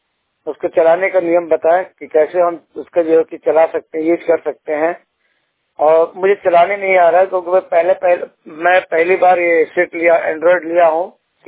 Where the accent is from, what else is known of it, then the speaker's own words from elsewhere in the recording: Suiya, Bihar, India; और मैं 100% ब्लाइंड हूँ और मैं बिहार औरंगाबाद के सुइया का निवासी हूँ।